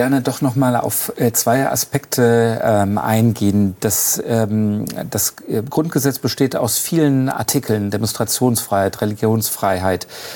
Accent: Essen, North Rhine-Westphalia, Germany; auch in meiner Heimatstadt Essen beispielsweise.

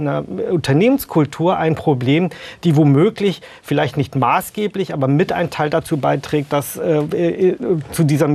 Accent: Wolfsburg, Lower Saxony, Germany; Aber jetzt als gebürtiger Wolfsburger, der in diesen Tagen tatsächlich auch ein bisschen um meine eigene Heimatstadt bibbert.

